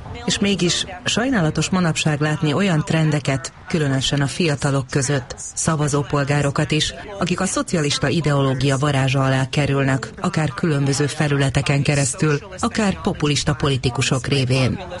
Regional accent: Lithuania; Én személyesen Litvániából származom.

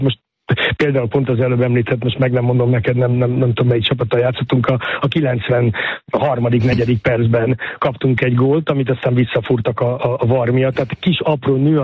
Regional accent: Budapest, Hungary; born there; én Kőbányán születtem, nekem … az úgy furcsa hangzik az én számból

